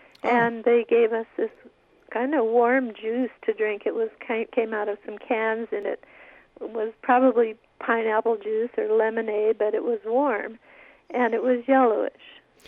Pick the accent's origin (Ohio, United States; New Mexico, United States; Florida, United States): New Mexico, United States; Los Alamos; I have to tell you that was not a happy place to grow up.